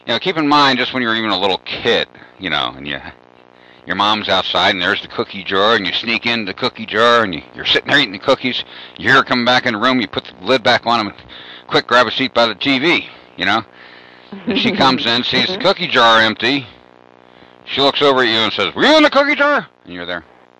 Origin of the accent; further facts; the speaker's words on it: Arizona, United States; And I'm from Arizona, so I have the County of Maricopa, City of Tempe, Mesa, Phoenix, and, you know, a few other local governments from Arizona.